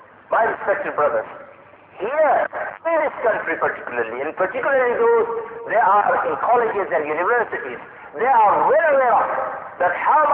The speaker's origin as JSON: {"language": "English", "town": "Sheffield", "region": "Yorkshire and the Humber", "country": "United Kingdom", "said": "I come from Sheffield, from South Yorkshire"}